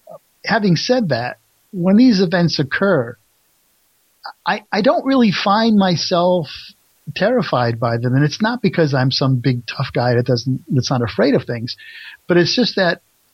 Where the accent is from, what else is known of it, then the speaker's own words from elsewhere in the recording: New England, United States; I'm not a native Buckeye. I mean, I grew up in New England